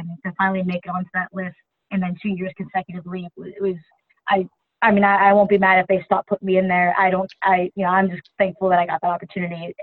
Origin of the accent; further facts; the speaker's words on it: Ohio, United States; I'm from Northeast Ohio.